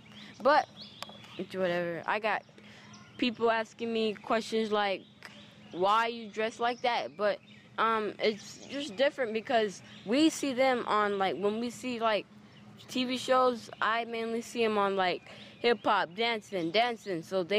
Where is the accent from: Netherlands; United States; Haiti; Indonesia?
United States; I'm from the United States, right? I told someone I'm from the United States.